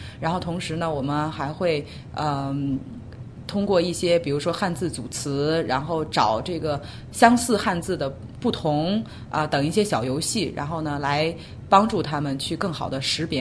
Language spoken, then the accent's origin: Chinese; China; 不仅仅是要我们中国人去热爱、去学习、去珍惜